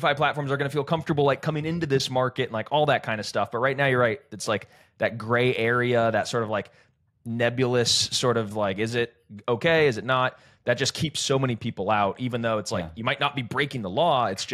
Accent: United States; gosh, being American sometimes is difficult

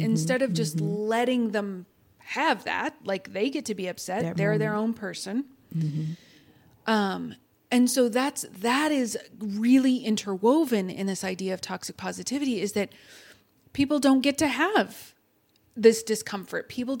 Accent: Texas, United States; I'm sorry. I'm from Texas.

